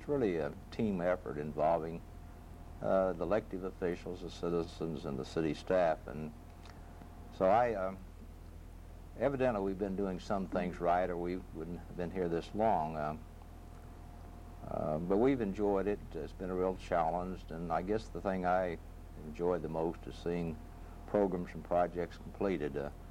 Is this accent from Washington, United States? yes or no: no; Oklahoma, United States; born there; Well, I was born in southern Oklahoma. My family was from Oklahoma. They originally were from Texas, and they moved to Oklahoma in the early part of the 20th century.